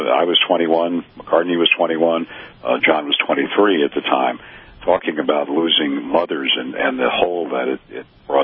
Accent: Miami, Florida, United States; I grew up in Miami, we always remember our roots

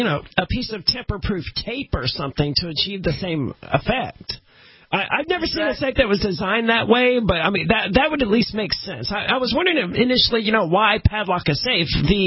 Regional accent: the South, United States; I mean, we're all from the South.

